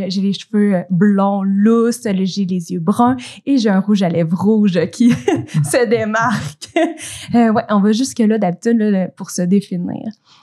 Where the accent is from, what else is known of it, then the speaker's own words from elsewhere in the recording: Nicolet, Quebec, Canada; Moi, je suis de Nicolet.